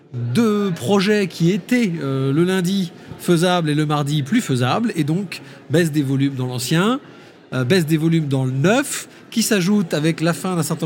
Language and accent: French; Bordeaux, Nouvelle-Aquitaine, France; je suis bordelais